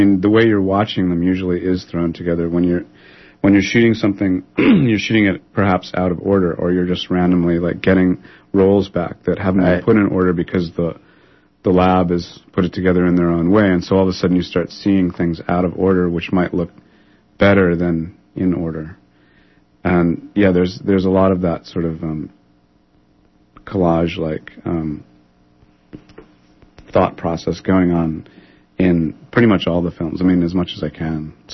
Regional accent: Kentucky, United States; my family moved around. We're from Kentucky, and they moved around a lot.

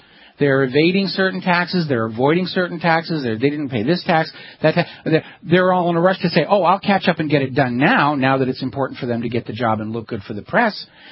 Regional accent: New Hampshire, United States; also born or lived in Boston; Now, I'm from New England originally. I was born in Boston, spent my childhood on a farm in New Hampshire, and so this is all local stuff for me.

